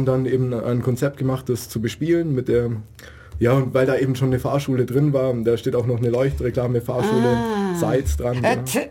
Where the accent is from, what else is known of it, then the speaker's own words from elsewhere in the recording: Baden-Württemberg, Germany; Nee, ich komme ursprünglich von hier aus der Gegend und war dann aber lange weg zum Studieren und bin jetzt eben seit knapp 2 Jahren wieder